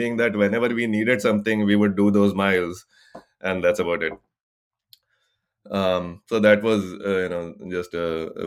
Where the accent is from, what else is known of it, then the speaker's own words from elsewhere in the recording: Pune, Maharashtra, India; now in Seattle, United States; I grew up in India. My dad was in the army, so we grew up all over India. We finally settled in Pune. We are Maharashtrians. We've been living in the Seattle area, me, my wife, and our son, he's 17 now, in the Seattle area since 2006.